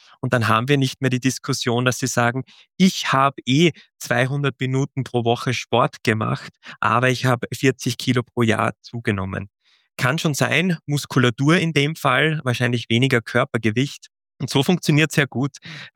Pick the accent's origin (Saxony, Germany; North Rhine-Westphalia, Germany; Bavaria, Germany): North Rhine-Westphalia, Germany; Aachen; ich komme aus Aachen, bin dort Kardiologe am Uniklinikum